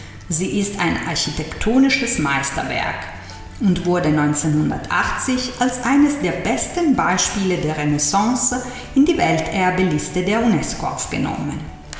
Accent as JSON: {"language": "German", "town": "Milan", "region": "Lombardy", "country": "Italy", "tie": "born or raised there", "said": "Und heute geht es um meine Heimatstadt, Mailand."}